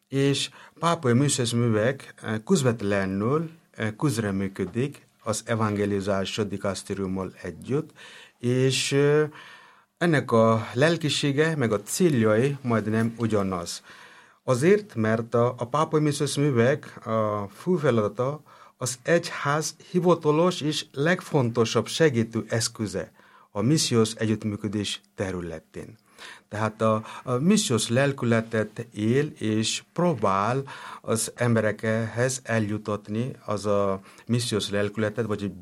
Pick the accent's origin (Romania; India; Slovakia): India; West Bengal; Hungarian is a second language; now in Hungary; Igen, én Indiából származom, és igen, Kolkata mellől, és onnan jöttem ide Magyarországra 2012-ben, és azóta is Verbita misionárusként, szeretesként itt tevékenykedem Magyarországon.